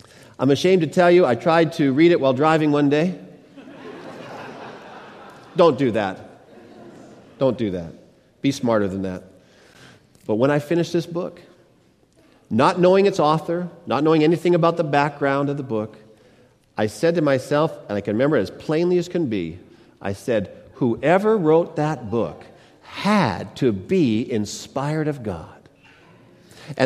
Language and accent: English; Mission, British Columbia, Canada; Now, as it turns out, in my hometown of Mission, British Columbia, the Seventh-day Adventist Church is on 7th Avenue.